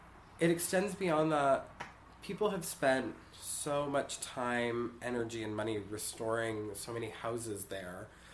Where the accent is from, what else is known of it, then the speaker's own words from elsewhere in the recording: Massachusetts, United States; now in New York City, United States; I grew up in Western Massachusetts. Uh-huh. I moved to New York City after living in Salem, Massachusetts, and kind of all over.